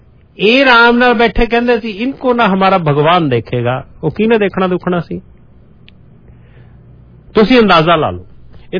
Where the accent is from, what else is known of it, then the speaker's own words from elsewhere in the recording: Punjab, India; ਮੈਂ ਵੀ ਇੰਡੀਅਨ ਹਾਂ, ਮੈਨੂੰ ਮਾਣ ਆ, ਪੰਜਾਬੀ ਹਾਂ, ਇੰਡੀਅਨ ਆ